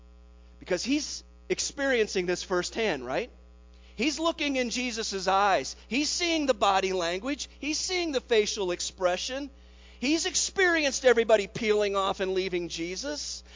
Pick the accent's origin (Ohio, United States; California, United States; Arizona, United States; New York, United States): Ohio, United States; Lima; He was from Dayton, Ohio. I was from Lima, Ohio at the time.